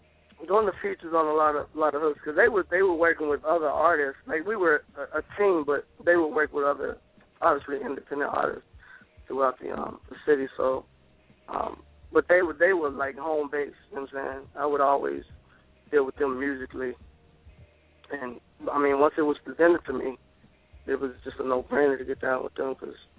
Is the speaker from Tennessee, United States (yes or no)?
yes; Memphis, Tennessee, United States; I was raised in North Memphis, and it's like, you know, most people know it's crazy down there, man.